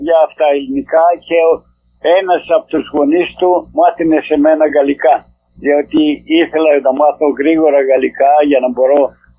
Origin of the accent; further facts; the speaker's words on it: Avgerinos, Western Macedonia, Greece; born there; Γεννήθηκα στον Αυγερινό Κοζάνης.